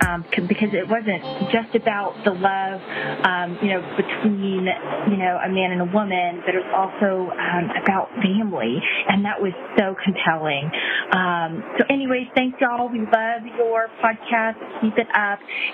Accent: Texas, United States; I'm from Texas.

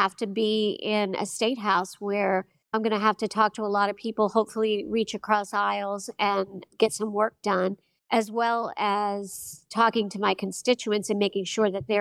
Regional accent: Hilton Head, South Carolina, United States; For one thing, I am a local. I grew up here on Hilton Head, and so I know this community very well. I raised my daughters here.

